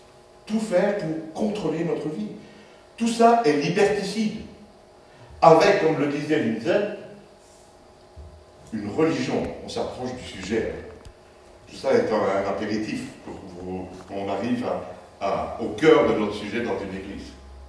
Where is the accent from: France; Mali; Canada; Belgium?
Belgium; Charleroi, Wallonia; Moi, j'ai grandi à Charleroi, je vous assure que j'ai vu la pollution qu'il y avait à Charleroi dans les années 60.